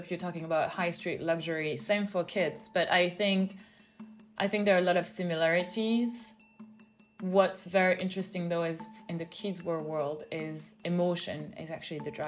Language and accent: English; New York, United States; We have a lot of requests from American parents, and I see it, and I grew up in New York.